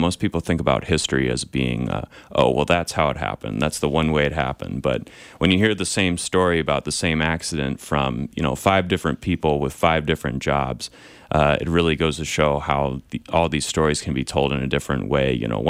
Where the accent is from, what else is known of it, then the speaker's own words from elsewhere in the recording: Des Moines, Iowa, United States; I'm originally from Des Moines, Iowa.